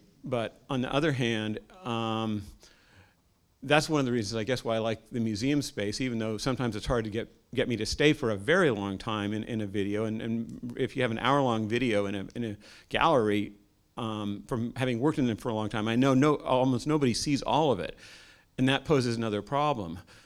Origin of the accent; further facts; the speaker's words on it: Santa Cruz, California, United States; I'm from Santa Cruz too.